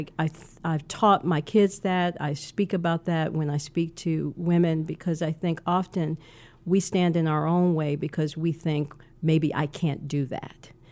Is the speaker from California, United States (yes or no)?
no; Chicago, Illinois, United States; I grew up in Chicago, and grew up in the 60s